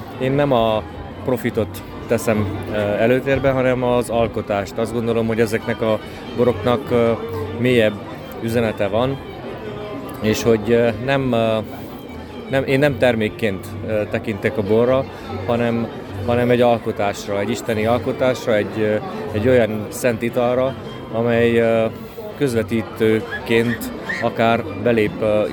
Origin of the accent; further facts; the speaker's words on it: Oradea, Bihor, Romania; Nagyváradról, az Érmerékről jöttem.